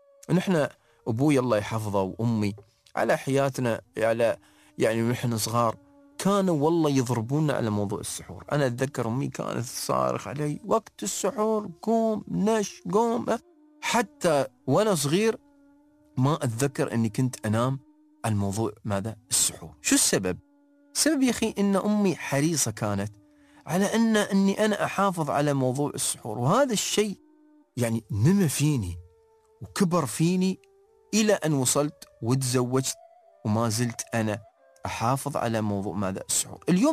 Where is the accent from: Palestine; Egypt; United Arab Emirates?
United Arab Emirates; نحن عندنا في الإمارات في ناس متغربة يا جماعة،